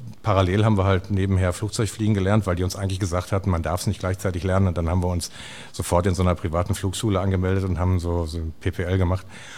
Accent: Hattingen, North Rhine-Westphalia, Germany; moved away as an adult; now in Bottrop, Germany; Nein, ich bin Wahlbottropper, weil ich hier hingezogen bin, weil ich den Windkanal hier gebaut habe. Ich bin aufgewachsen in Hattingen, das ist andere Seite.

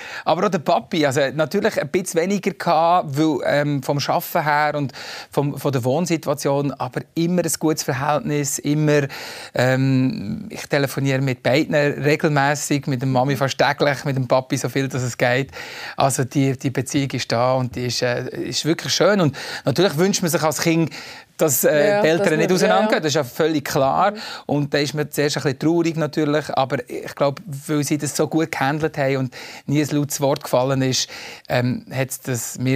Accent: Valais, Switzerland; accent: Walliser Berndeutsch; first language Walliser Berndeutsch; German is a second language; ich kann nicht mit Walliser Berndeutsch reden. Das geht einfach nicht, weil es ist meine Muttersprache.

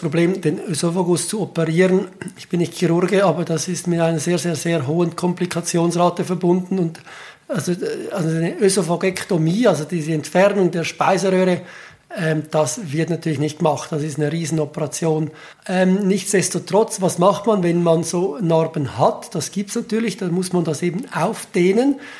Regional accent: Switzerland; ich als Schweizer

